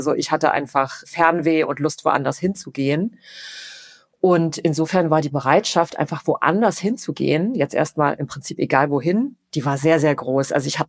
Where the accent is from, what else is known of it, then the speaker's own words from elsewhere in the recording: Dessau, Saxony-Anhalt, Germany; in der in Dessau, Sachsen-Anhalt, wo ich herkomme, es sehr, sehr wenig Chancen gab, sich irgendwie gut weiterzuentwickeln.